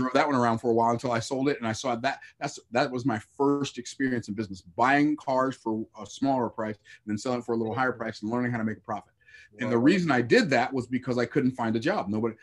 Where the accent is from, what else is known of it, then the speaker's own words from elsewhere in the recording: Tampa, Florida, United States; born there; Yeah, so I was born in Tampa, Florida, where I live now. I was born in Tampa, Florida, in 1961, when segregation was a big thing.